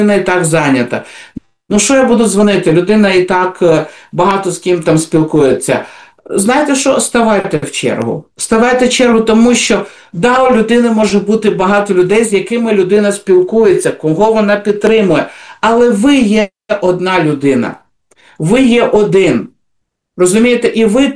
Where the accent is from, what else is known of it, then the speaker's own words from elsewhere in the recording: Kyiv, Ukraine; Окей, я з Києва, у мене все добре.